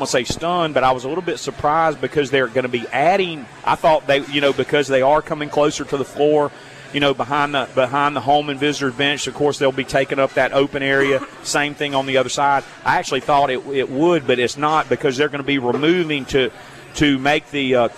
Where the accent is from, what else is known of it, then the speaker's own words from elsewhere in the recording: Hattiesburg, Mississippi, United States; But when I grew up here in Hattiesburg, this was before the Coast Coliseum was built.